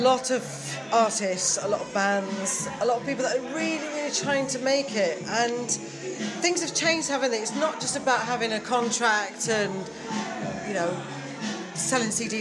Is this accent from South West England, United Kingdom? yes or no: no; Manchester, North West England, United Kingdom; now in London, United Kingdom; I'm obviously originally from Manchester, but I work in London at BBC London.